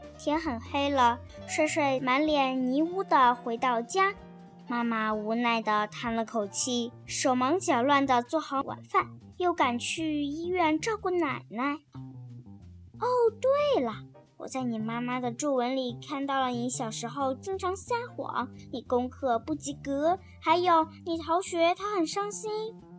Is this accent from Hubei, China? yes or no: yes; Jingmen, Hubei, China; 我是来自湖北荆门的